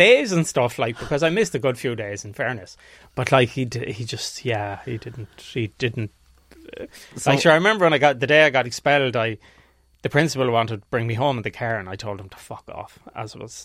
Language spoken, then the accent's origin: English; Galway, County Galway, Ireland; Westside Galway.